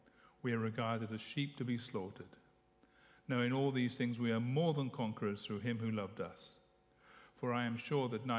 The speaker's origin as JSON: {"language": "English", "country": "United Kingdom", "tie": "born or raised there", "said": "I grew up with freedoms in Britain, democracy, and freedom of speech"}